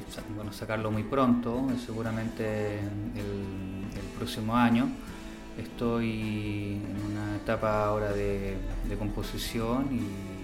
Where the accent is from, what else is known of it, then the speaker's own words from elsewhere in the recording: Chile; moved away; Me vine de Chile con esa idea y acá